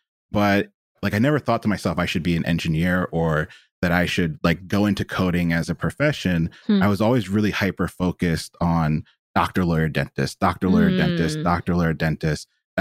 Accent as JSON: {"language": "English", "town": "Philadelphia", "region": "Pennsylvania", "country": "United States", "tie": "born or raised there", "said": "I'm the product of Philly, and growing up in Philly, I always had access to amazing libraries"}